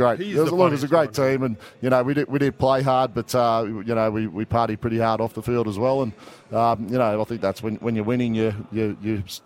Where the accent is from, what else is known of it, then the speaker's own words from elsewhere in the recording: Sunshine Coast, Queensland, Australia; relocated back to my hometown, which is the Sunshine Coast.